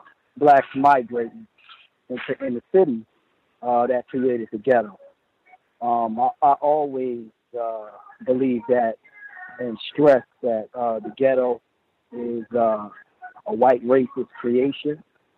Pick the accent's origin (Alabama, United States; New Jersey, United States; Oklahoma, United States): New Jersey, United States; Newark; I'm from Newark, New Jersey.